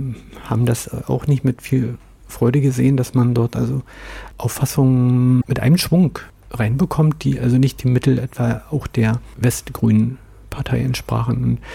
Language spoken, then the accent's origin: German; Brandenburg, Germany; als Brandenburger kenne ich das nicht